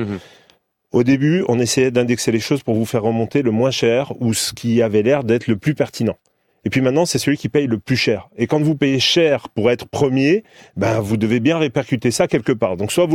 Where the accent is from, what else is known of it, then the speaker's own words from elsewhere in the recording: Corsica, France; moi je suis Corse